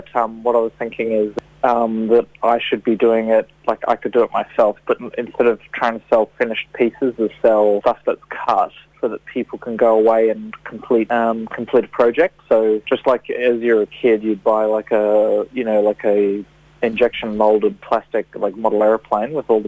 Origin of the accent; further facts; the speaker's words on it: Australia; moved away; So basically, I'm from Australia and I came over here to work